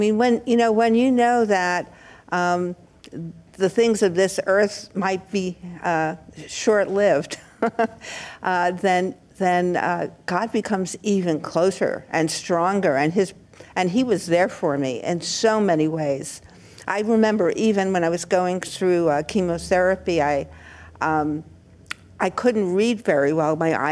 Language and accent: English; Brooklyn, New York, United States; You know, I'm from Brooklyn.